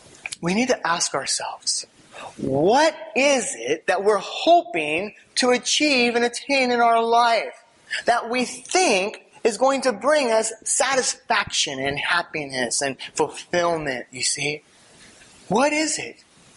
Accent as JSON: {"language": "English", "country": "United States", "tie": "born or raised there", "said": "I'd heard about Jesus my entire life growing up in America, okay?"}